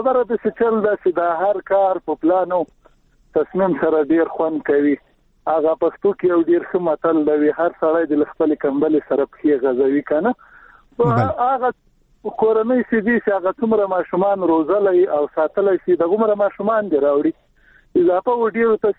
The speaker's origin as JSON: {"language": "Pashto", "region": "Paktia", "country": "Afghanistan", "said": "موږ د پکتیا خو یو غرنه ولا ولایت ته"}